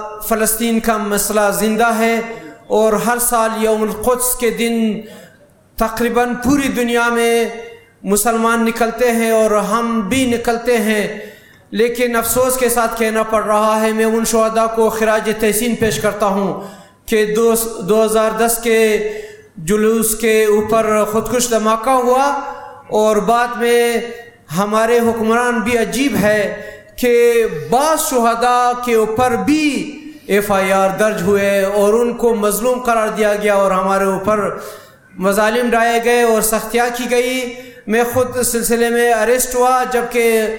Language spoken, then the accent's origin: Urdu; Quetta, Balochistan, Pakistan; میں سرزمین کوئٹہ سے تعلق رکھتا ہوں